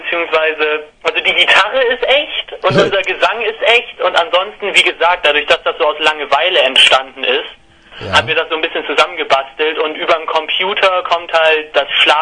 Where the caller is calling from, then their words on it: Bremen, Germany; Bremen. Horn, genau.